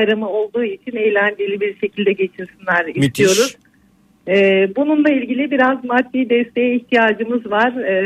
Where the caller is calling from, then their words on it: Edremit, Balıkesir, Turkey; Ben Balıkesir Ezremit'ten arıyorum.